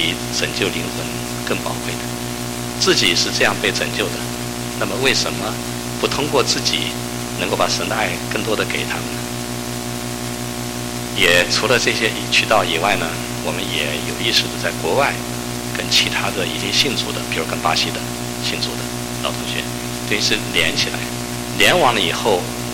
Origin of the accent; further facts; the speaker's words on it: United States; 我简直不敢跟别人说我是美国来的